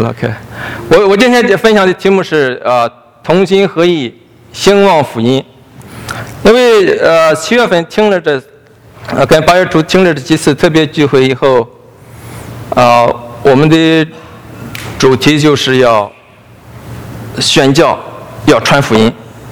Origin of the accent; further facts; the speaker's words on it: China; 神在恩待我们中国人，在要使用我们的中国人。